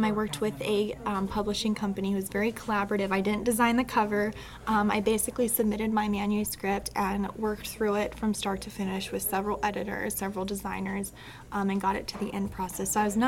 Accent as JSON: {"language": "English", "town": "Martinsburg", "region": "West Virginia", "country": "United States", "tie": "born or raised there", "said": "I was born and raised in Martinsburg, West Virginia. Went to local high schools, participated in local programs, grew up as a 4-H'er in the area."}